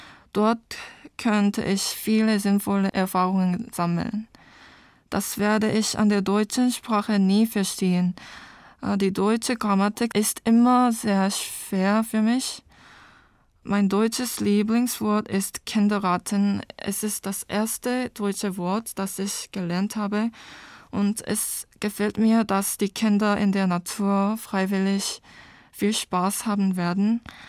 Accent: Seoul, South Korea; German is a second language; now in Germany; komme aus Seoul in Südkorea und mein Geburtsjahr ist 2001.

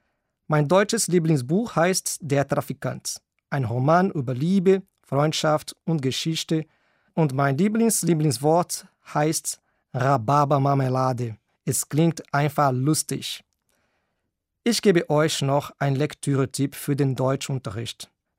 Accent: Brazil; German is a second language; ich komme aus Brasilien. Geboren bin ich im Jahr 1980. Ich arbeite als Deutschlehrer an einer deutschen Schule in São Paulo.

